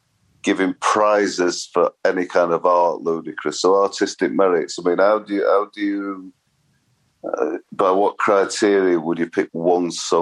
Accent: Sheffield, Yorkshire and the Humber, United Kingdom; I was brought up in Sheffield and my grandma died when I was around 10, so we moved as a family from a rather less salubrious area to posh Sheffield.

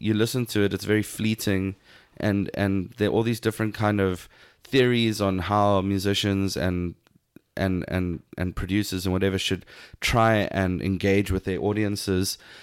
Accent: South Africa; we're from South Africa.

